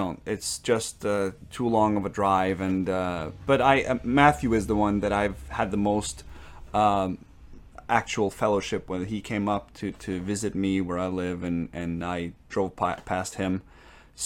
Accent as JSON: {"language": "English", "country": "Norway", "lives_now": "Stavanger, Norway", "said": "I live on the coast now, so I live in Stavanger, actually."}